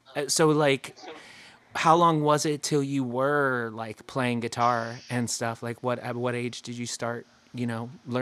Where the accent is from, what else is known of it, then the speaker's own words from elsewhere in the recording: Florida, United States; I grew up in small town Florida. I grew up like outside of Fort Myers, like in a town with a graduating class of like 200.